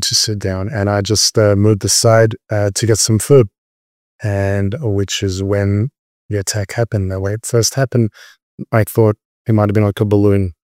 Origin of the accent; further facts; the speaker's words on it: Sydney, New South Wales, Australia; And we left or we fled in 87 to Australia. Actually, to Sydney, and to be more specific, I grew up in Bondi. So I grew up on this beach, so I know it very well.